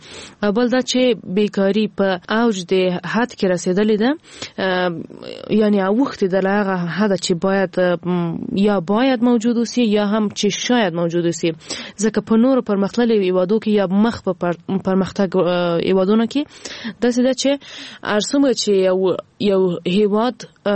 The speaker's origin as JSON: {"language": "Pashto", "region": "Ghazni", "country": "Afghanistan", "said": "ما په خپل ولایت کې چې زه هم د غزنی یم"}